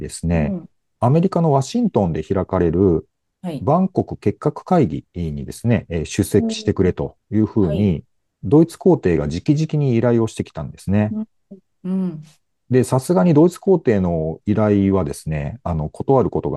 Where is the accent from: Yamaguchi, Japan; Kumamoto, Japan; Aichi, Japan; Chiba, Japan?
Kumamoto, Japan; Oguni; 故郷の熊本、小国にですね